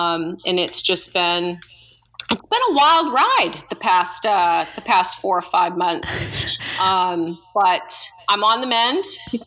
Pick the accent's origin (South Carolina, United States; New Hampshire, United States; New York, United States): New Hampshire, United States; I born and raised in New Hampshire. I went to college in Maine. I'm 34 years old.